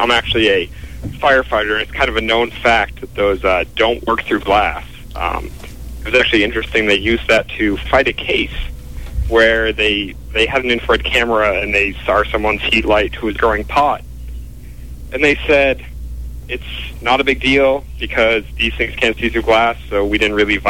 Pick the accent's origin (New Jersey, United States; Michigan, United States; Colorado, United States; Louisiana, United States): New Jersey, United States; Edgewater; I'm from Edgewater, actually, right across the river.